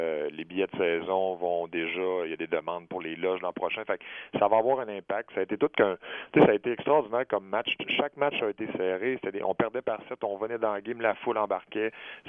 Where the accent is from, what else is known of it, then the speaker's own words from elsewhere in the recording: Quebec, Canada; now in Quebec City, Canada; Puis moi, je viens de l'Abitibi, fait que Québec, pour moi, c'est un gros village